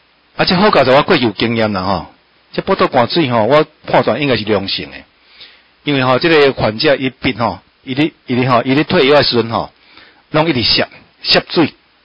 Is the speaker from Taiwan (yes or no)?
yes; Taiwan; 准备好嫁祸给我们台湾人